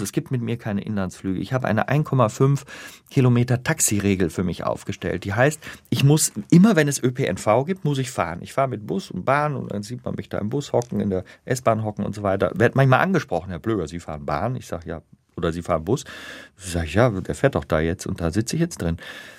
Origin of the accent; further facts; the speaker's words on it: Rhineland, Germany; ich bin Rheinländer, wir Rheinländer haben so einen Satz drin